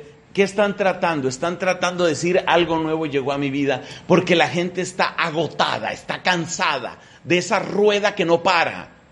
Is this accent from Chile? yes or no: no; Colombia; El nombre que se utiliza en mi país es teguas.